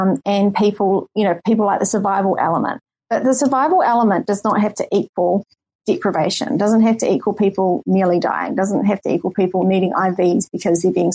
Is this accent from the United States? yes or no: no; New Zealand; I was listening to it as a New Zealander who's never had Applebee's